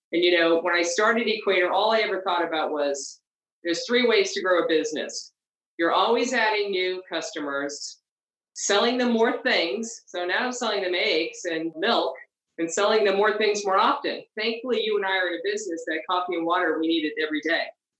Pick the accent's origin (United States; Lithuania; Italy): United States; East Coast; And, you know, we're all from East Coast and we love LA.